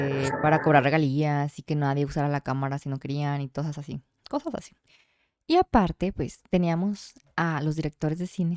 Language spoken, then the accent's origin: Spanish; Jalisco, Mexico; also born or lived in Zapopan; tal vez porque soy de Jalisco.